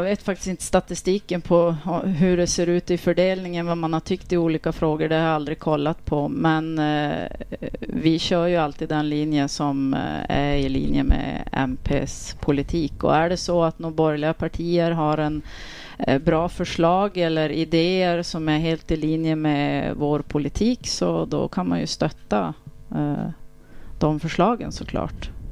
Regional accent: Åskogen, Norrbotten County, Sweden; Och jag är ursprungligen från Norrbotten i en liten by som heter Åskogen ovanför Boden. Och har bott här i 10 år.

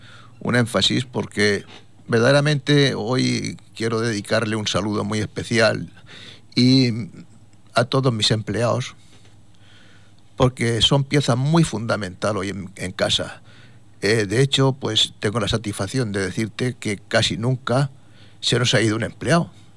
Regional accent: Torrevieja, Valencian Community, Spain; Yo soy muy de Torrevieja, quiero mucho a mi pueblo

